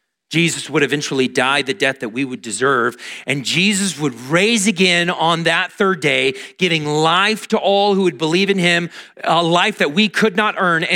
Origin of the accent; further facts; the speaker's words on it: California, United States; We are from California, and they are attending the service right now in Bakersfield.